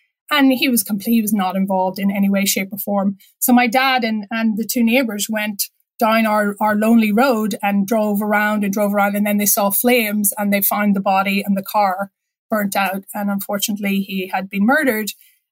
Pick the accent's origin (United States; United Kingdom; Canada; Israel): United Kingdom; Northern Ireland; Now, we had the luxury of being a pacifist because we grew up in South County Down.